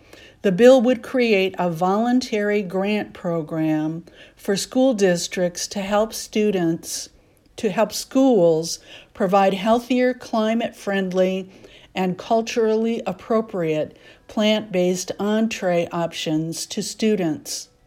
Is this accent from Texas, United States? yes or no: yes; Texas, United States; I grew up in Texas on barbecue, brisket, chicken fried steak, Whataburger, and Mexican food like fajitas and carne asada, and I kept eating that way into adulthood.